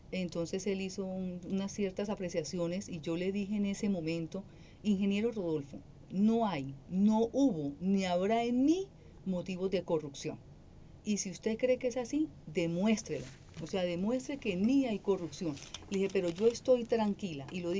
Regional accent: Santander, Colombia; soy mujer santandereana. Y como santandereana, siempre he dicho que el miedo hay que asustarlo.

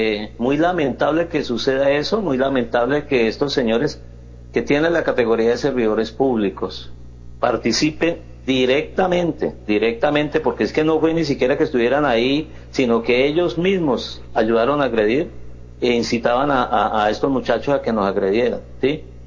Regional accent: Bucaramanga, Santander, Colombia; Yo vivo en Bucaramanga, soy un ciudadano bumangués, y no merecemos los bumangueses tener estos representantes. Soy santandereano

